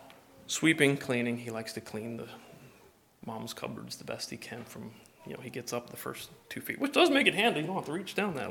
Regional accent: Cincinnati, Ohio, United States; Anytime he sees Cincinnati Bengals sign, he's all excited because that's my hometown.

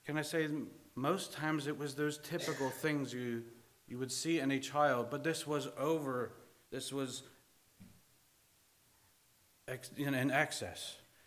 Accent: Lancaster, Pennsylvania, United States; As Paul said … We're from the Lancaster area here in Pennsylvania.

